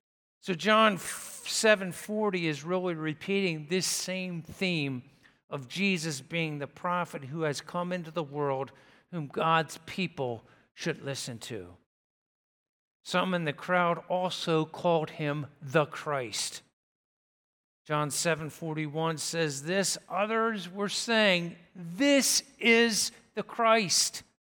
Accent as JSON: {"language": "English", "town": "Telford", "region": "Pennsylvania", "country": "United States", "tie": "born or raised there", "said": "And while technically, yes, I was born at Grandview Hospital in Sellersville, PA, when you ask me where you were born, I'd say Telford, PA."}